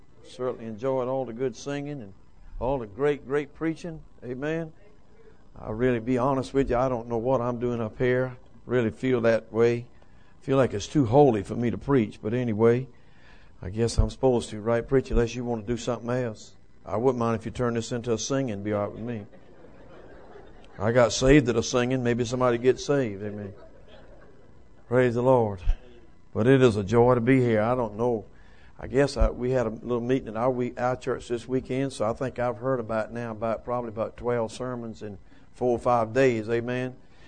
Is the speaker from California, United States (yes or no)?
no; Cottageville, South Carolina, United States; born there; they think I'm from Cottageville. That's where I was born. It's smaller than St. Stephen.